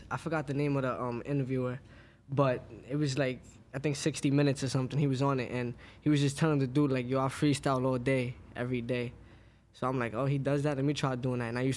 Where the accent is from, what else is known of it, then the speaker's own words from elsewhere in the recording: Brooklyn, New York, United States; Brooklyn, Crown Heights.